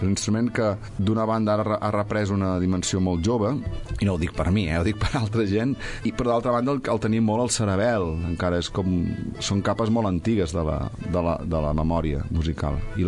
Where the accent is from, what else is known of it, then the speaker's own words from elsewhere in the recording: Sabadell, Catalonia, Spain; com a bon sabadellenc, tinc la meva colla.